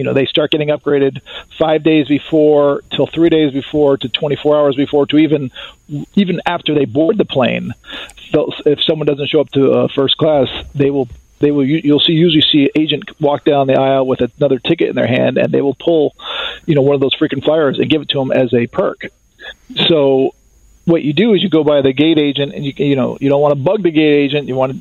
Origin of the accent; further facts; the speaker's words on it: Chicago, Illinois, United States; Well, from Maui, I'm from Chicago, it's probably maybe $300.